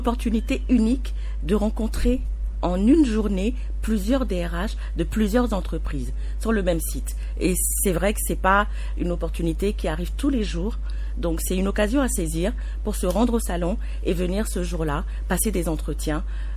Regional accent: Togo; puisque nous sommes togolais

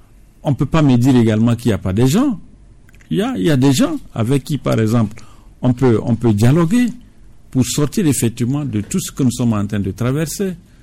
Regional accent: Togo; Nous sommes Togolais

